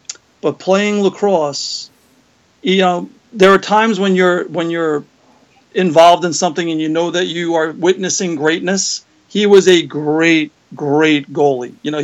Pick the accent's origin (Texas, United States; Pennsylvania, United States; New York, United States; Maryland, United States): New York, United States; Levittown; You know, like you, Ryan, I grew up in Levittown, New York.